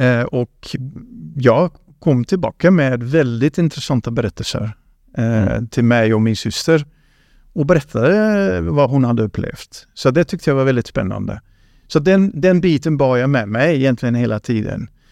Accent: Netherlands; Och hon bodde i min hemstad.

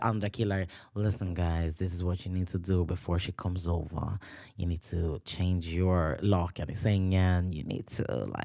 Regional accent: Stockholm, Stockholm County, Sweden; går av tunnelbanan, Mariatorget, upp mot liksom Björngårdsskolan. Alltså du vet, det är ju mina hemtrakter.

